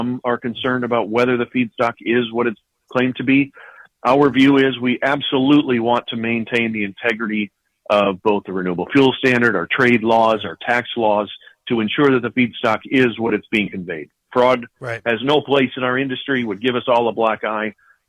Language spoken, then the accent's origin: English; Midwest, United States; And, you know, I grew up in the Midwest.